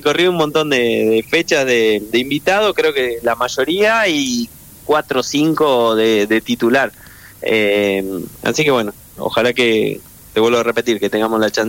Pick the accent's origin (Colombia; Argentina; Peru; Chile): Argentina; eso la verdad que me enorgullece como argentino y tiene todo nuestro apoyo desde acá.